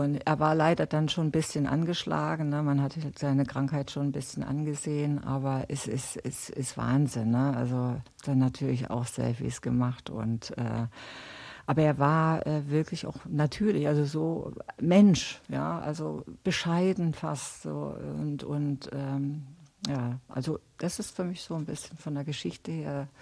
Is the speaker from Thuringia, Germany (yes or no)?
yes; Jena, Thuringia, Germany; ich komme aus Jena, das war eine Hochburg für den Sprint.